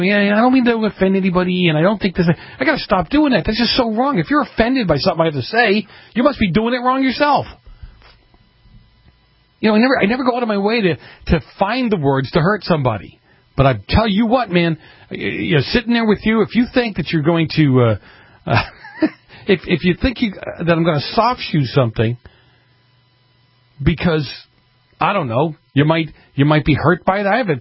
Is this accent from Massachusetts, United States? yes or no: yes; Boston, Massachusetts, United States; some of you know, I grew up in Boston, and I always get a kick out of people saying, you know, Boston people are rude.